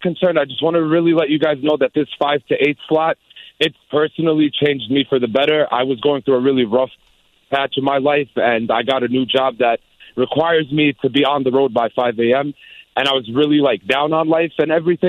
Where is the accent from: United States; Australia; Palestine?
Palestine; We're actually both from Palestine. He's Palestinian. I'm Palestinian.